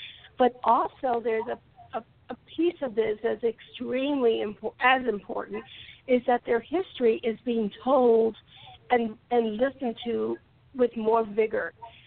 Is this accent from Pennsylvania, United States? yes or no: no; Hamilton, Ohio, United States; So our command center is in my hometown of Hamilton, Ohio